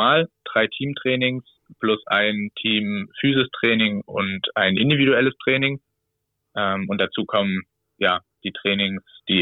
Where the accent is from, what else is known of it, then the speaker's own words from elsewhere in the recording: Leipzig, Saxony, Germany; born there; Also ich bin gebürtiger Leipziger.